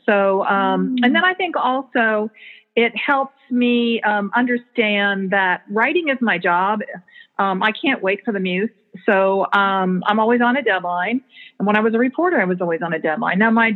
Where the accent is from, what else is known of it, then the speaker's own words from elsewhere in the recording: St. Petersburg, Florida, United States; I grew up in St. Pete, Florida.